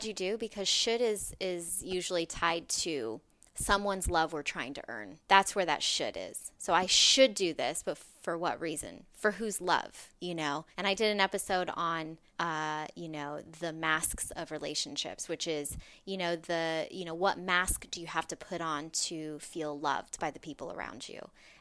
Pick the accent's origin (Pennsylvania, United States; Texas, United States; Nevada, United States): Nevada, United States; Las Vegas; I come from Las Vegas, so I was working in the casino industry